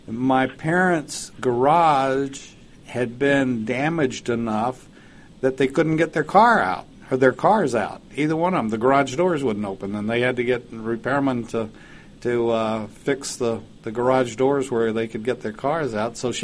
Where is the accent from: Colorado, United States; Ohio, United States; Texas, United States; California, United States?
Texas, United States; Lubbock; growing up in Lubbock